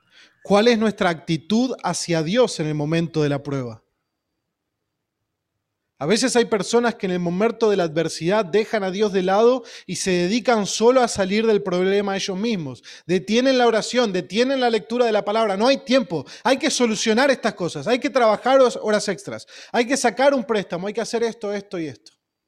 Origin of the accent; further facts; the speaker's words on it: Buenos Aires Province, Argentina; como creyentes argentinos de la provincia de Buenos Aires viviendo a las cercanías de Citibel